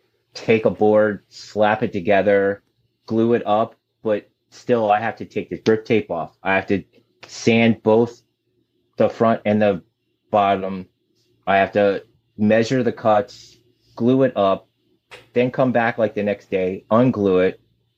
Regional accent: Fairfax, Virginia, United States; I played hockey, and then a bunch of the kids that I grew up with back in Fairfax, we all played hockey.

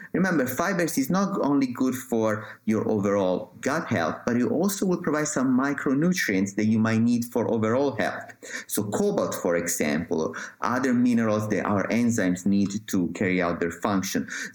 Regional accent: Italy; English is a second language; I'm from Italy, so Latin is somewhat familiar to me.

